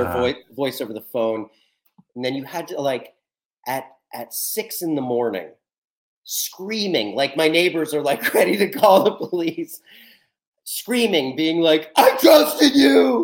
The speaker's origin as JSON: {"language": "English", "town": "Columbus", "region": "Ohio", "country": "United States", "said": "I'm from Columbus, Ohio. And so limited casting pool."}